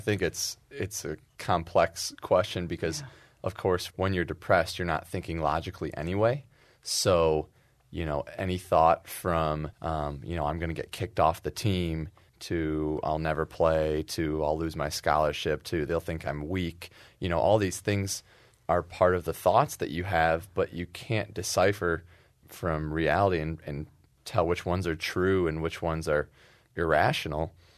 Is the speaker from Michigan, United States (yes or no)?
yes; Ann Arbor, Michigan, United States; I grew up in Ann Arbor and this is a dream come true.